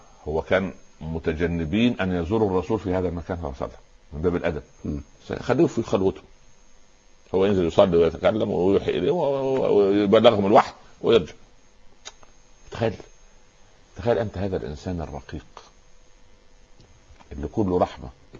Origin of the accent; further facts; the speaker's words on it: Upper Egypt, Egypt; عليها خزنه عندنا في الصعيد يعني غرفه داخل غرفه